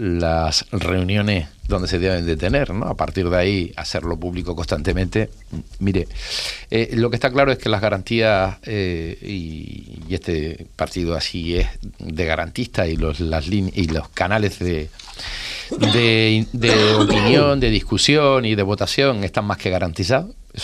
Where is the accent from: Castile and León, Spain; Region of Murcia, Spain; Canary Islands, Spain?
Canary Islands, Spain; Yo obviamente soy majorero, nací aquí, vivo aquí y seguramente falleceré aquí